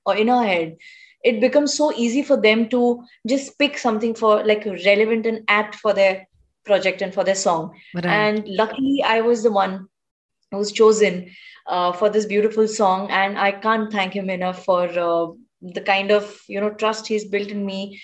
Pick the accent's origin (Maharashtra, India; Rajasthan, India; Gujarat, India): Gujarat, India; मैं एक गुजराती हूँ